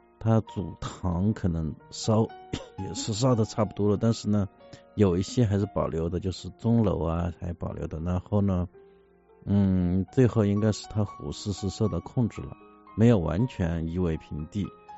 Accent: China; 那我们作为中国人，我们就不想捐款

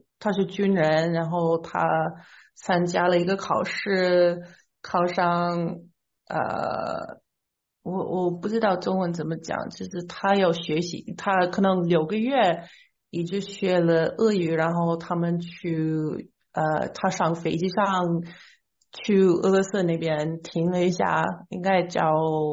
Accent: Kansas, United States; Chinese is a second language; 我是堪萨斯州土生土长的一个美国人。

